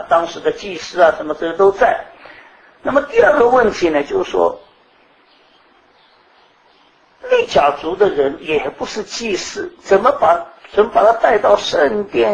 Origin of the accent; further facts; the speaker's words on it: China; 只是我们中国人从一个心态上面来讲